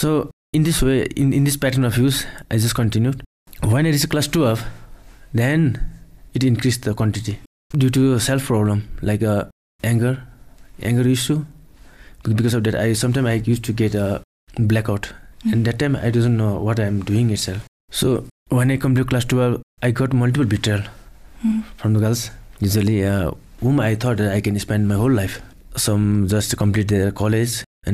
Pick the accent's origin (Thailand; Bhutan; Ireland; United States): Bhutan; Chirang; also born or lived in Dagana; from Dagana. But I was just born in Chirang, and I have just studied in Chirang itself.